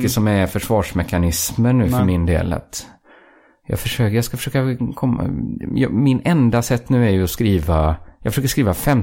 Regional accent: Västra Götaland County, Sweden; min kompis från området där jag växte upp utanför Borås.

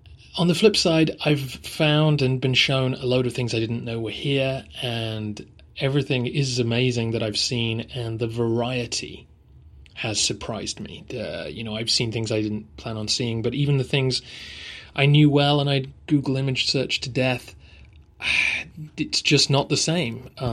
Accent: England, United Kingdom; This is partly being English and not being used to the heat

